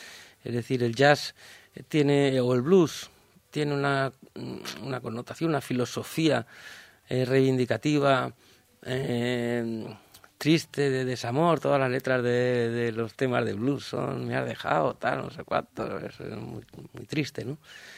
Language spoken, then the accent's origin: Spanish; Valencia, Valencian Community, Spain; yo soy de Valencia y las músicas mediterráneas pues evidentemente las bebo y corren por mi sangre.